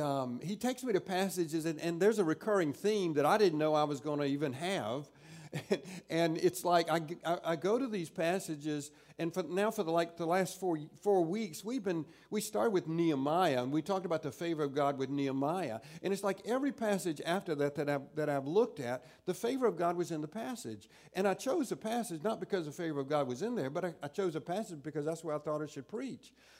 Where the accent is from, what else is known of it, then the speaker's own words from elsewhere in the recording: South Carolina, United States; When I was a teenager in my hometown in South Carolina, I can remember hearing that Jesus was born of a virgin.